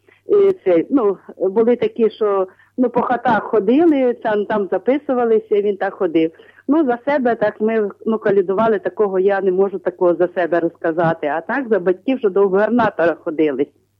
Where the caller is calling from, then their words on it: Vinnytsia, Vinnytsia Oblast, Ukraine; з Вінниці, Матері Божої Ангельської.